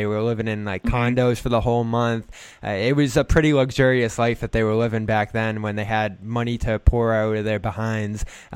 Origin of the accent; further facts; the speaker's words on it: Massachusetts, United States; because we're both from Massachusetts.